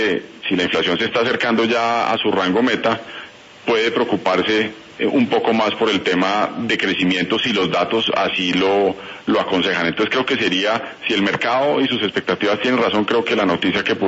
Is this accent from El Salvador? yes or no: no; Colombia; yo como colombiano, como individuo